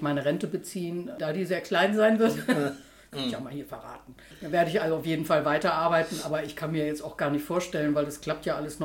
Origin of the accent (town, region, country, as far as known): Bremen, Germany; moved away as an adult; now in -